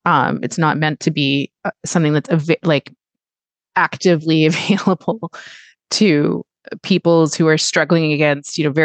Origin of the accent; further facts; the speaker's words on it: Canada; as a Canadian